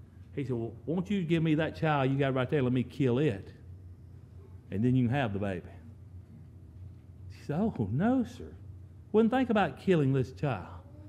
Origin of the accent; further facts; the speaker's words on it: Mississippi, United States; Brother Clayton told you I'm from Southwest Mississippi. You may not be familiar with that. I hope you will become familiar with Southwest Mississippi. I call it God's country.